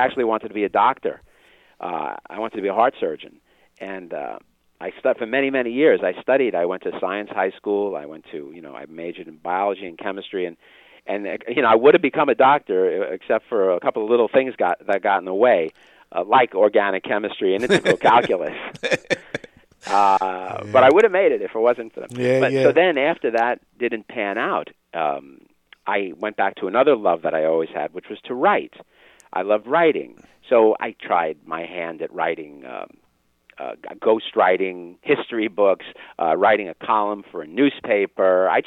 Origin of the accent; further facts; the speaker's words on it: Brooklyn, New York, United States; I'm from Brooklyn, New York. It's not too hard to figure that out. I grew up in Brooklyn in a, you know, not a very religious household.